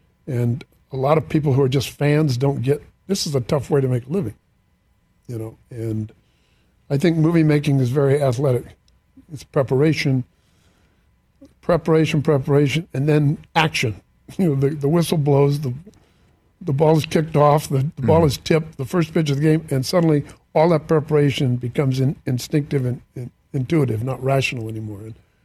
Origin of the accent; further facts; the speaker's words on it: Santa Barbara, California, United States; he was from Ventura, I'm from Santa Barbara, but we didn't have a silver spoon in our mouth